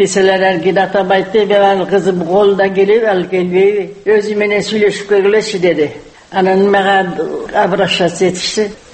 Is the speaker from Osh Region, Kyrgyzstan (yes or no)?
no; Karakol, Issyk-Kul Region, Kyrgyzstan; also born or lived in China; Мен кичине кезимде Каракол шаарында туруп турабыз. Кытайдан качып кайра келгенден кийин